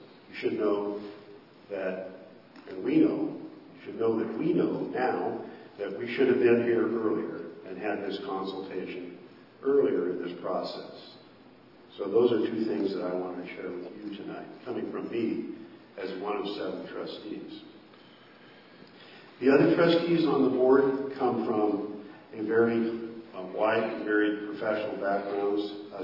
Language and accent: English; Haines, Alaska, United States; also born or lived in Ketchikan, Alaska; I'm originally from Haynes, Alaska, and at one time I did live here in Ketchikan, down at the Towers.